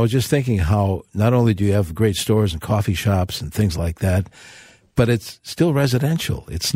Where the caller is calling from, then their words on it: Minnetonka, Minnesota, United States; from Minnetonka.